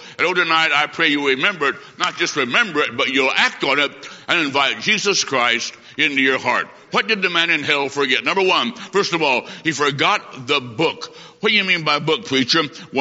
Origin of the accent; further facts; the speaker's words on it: Bloomington, Illinois, United States; I said, sir, I'm from Bloomington, Illinois.